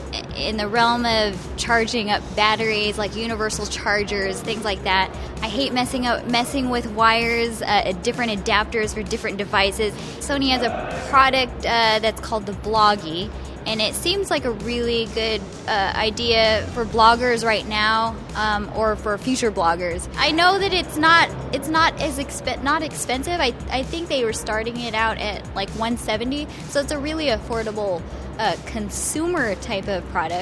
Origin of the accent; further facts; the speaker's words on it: Las Vegas, Nevada, United States; I'm from Las Vegas, Nevada.